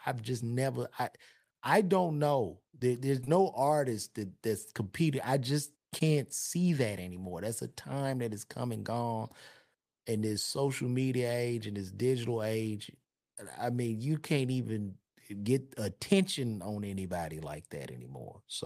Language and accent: English; Chicago, Illinois, United States; and I grew up on the South Side of Chicago, all